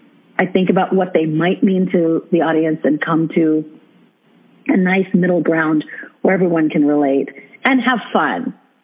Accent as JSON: {"language": "English", "region": "New York", "country": "United States", "said": "I'm originally from New York, and I used to sing in supper clubs in New York"}